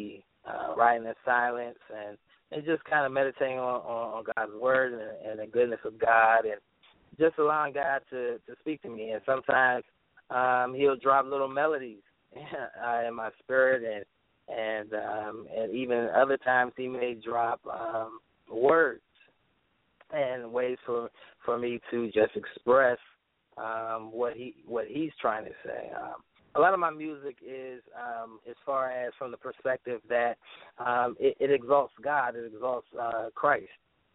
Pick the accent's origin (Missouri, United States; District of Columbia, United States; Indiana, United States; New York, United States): District of Columbia, United States; Washington; also born or lived in Maryland; I'm from Washington, D.C., Maryland, DMV, what we call it, area.